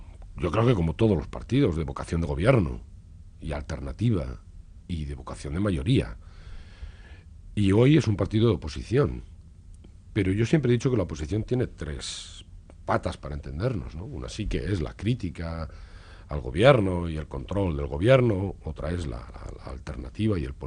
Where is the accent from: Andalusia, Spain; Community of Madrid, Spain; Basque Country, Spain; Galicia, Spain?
Basque Country, Spain; somos los vascos y las vascas